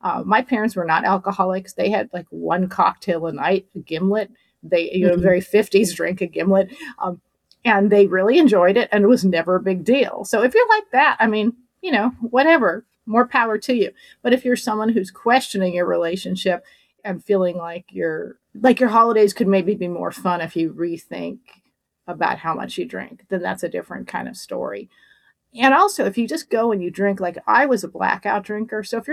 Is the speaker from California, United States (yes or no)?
yes; San Diego, California, United States; And I grew up in San Diego, which is kind of at the far southwestern corner of the U.S.